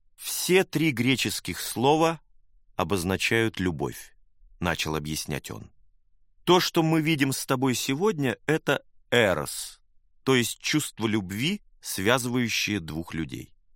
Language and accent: Russian; Brazil; я подошел к нему и сообщил, что я из Бразилии